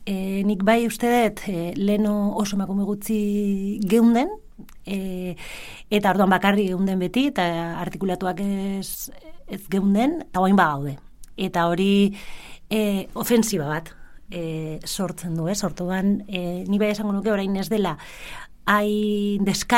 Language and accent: Basque; Vitoria-Gasteiz, Basque Country, Spain; born there; Bai, jaiotzez gasteiztarra, urteak eman ditut kanpoan, baina hemen nabil gain.